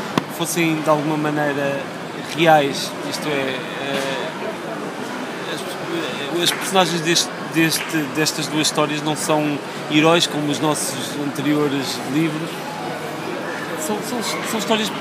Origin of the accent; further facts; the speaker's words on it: Portugal; Portanto, eu como português e não sabendo muito sobre a Guerra Colonial